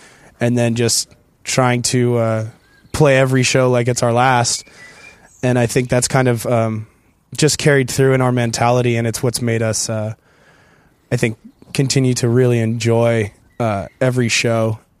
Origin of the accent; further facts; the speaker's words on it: San Diego, California, United States; I was at a show when I was a kid, probably 12 years old, in my hometown, San Diego, and at our local venue is called Ground Zero.